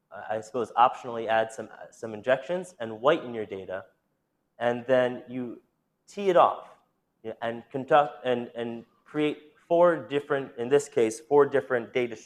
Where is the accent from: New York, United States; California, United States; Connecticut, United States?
California, United States; Los Angeles; Well, I'm from Los Angeles. That's why I included the gracias.